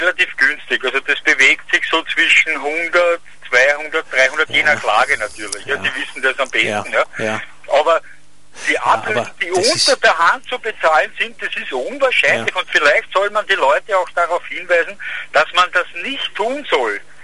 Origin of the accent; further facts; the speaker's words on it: Vienna, Austria; Bei uns in Wien.